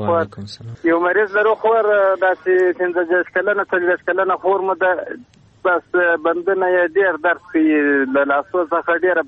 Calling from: Lashkar Gah, Helmand, Afghanistan; د هلمند ولایت لشکرګاه شهر څخه.

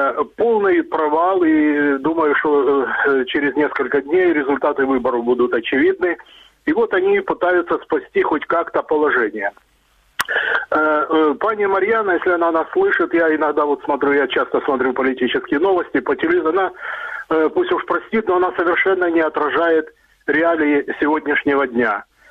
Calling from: Dnipro, Dnipropetrovsk Oblast, Ukraine; я звоню из города Днепр. Я через интернет вас слушаю.

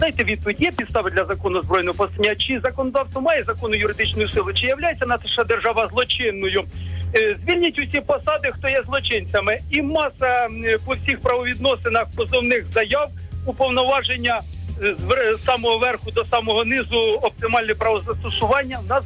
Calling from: Poltava Oblast, Ukraine; з Полтавщини.

